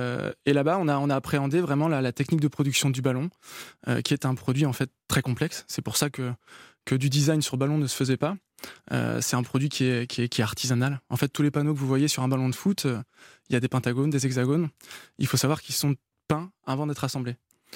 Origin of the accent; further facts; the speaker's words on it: Nantes, Pays de la Loire, France; on en parle au club du FC Nantes, puisqu'on est nantais